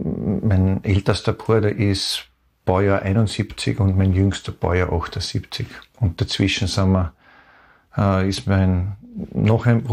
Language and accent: German; Vienna, Austria; ein echter Wiener geht nicht unter. Also ich bin ein stolzer Wiener. Ich verbringe zwar keine Zeit mehr in Wien, beziehungsweise nur sehr begrenzt. Meine Eltern und ein Bruder von meinen 3 Brüdern leben in Wien.